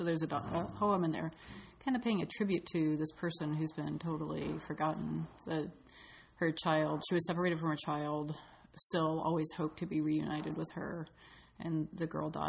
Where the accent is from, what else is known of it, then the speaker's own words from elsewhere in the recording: West Virginia, United States; Yeah, I grew up in West Virginia, and so a number of them deal with specific events that happened in West Virginia, like mining disasters.